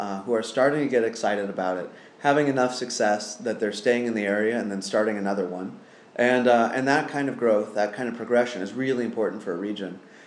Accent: Sunnyvale, California, United States; I grew up in Sunnyvale, California.

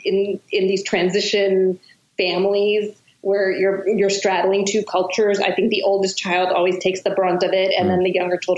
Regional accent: India; when I would tell them that I'm Indian, they were completely fascinated

